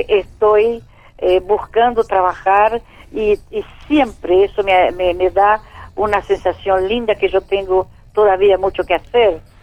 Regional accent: Salvador, Bahia, Brazil; Spanish is a second language; Yo todavía seguí en Bahía, mi tierra, ¿no?

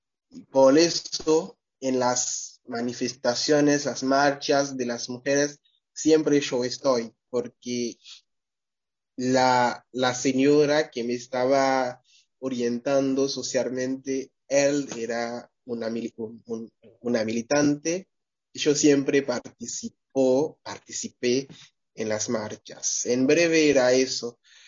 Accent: Port-au-Prince, Ouest, Haiti; also born or lived in Les Cayes; Pero yo me vi creciendo en Puerto Príncipe. Y ahí fui a la escuela, hice todos mis primarios, mis secundarios

